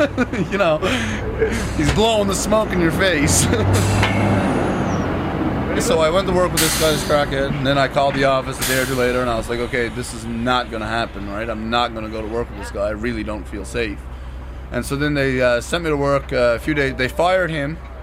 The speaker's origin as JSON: {"language": "English", "region": "Newfoundland and Labrador", "country": "Canada", "said": "And I'm from Newfoundland, there's a few of them down there."}